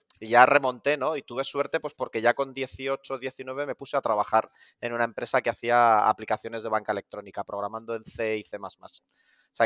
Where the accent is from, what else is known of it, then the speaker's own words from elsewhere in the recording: Zaragoza, Aragon, Spain; Pues como me crié en Zaragoza